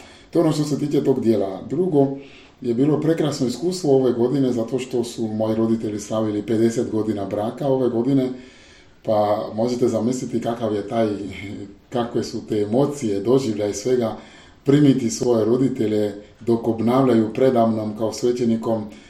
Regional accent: Benin; ja sam iz Benina

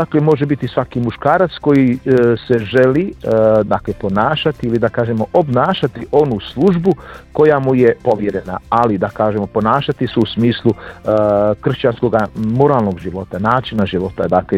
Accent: Bosnia & Herzegovina; kod nas u Bosni i Hercegovini nema baš puno tih udruženja

